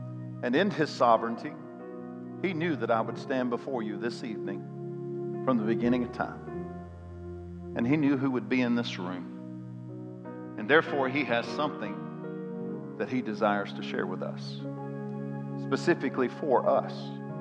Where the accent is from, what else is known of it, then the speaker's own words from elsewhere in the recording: Mississippi, United States; now in Hattiesburg, United States; I moved to Hattiesburg from North Mississippi, and you guys are further south, so we just don't see a lot of snow, right?